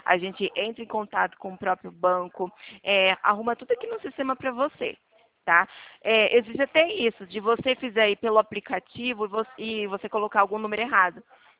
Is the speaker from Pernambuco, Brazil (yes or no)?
no; Ribeirão Preto, São Paulo, Brazil; Eu sou aqui do estado de São Paulo, de Ribeirão Preto.